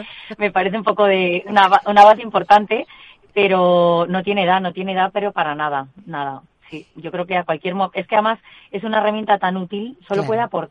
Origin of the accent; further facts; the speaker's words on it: Galicia, Spain; born there; es que soy gallega de nacimiento, imagínate.